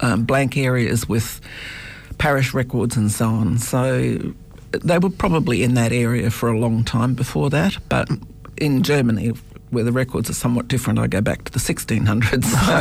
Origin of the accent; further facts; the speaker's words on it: Brisbane, Queensland, Australia; It's probably as relevant to me as the suburb I grew up in Brisbane, to be honest.